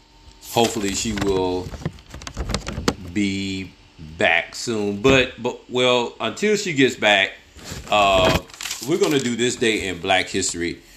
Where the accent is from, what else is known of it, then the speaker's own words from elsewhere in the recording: Clarksdale, Mississippi, United States; me and her, we grew up in the same neighborhood. We grew up in Clarksdale, grew up in Riverton and everything.